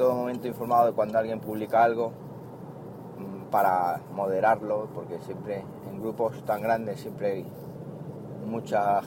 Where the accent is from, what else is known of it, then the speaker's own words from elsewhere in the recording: Siles, Andalusia, Spain; Siles es mi pueblo, un pueblo del norte de la provincia de Jaén.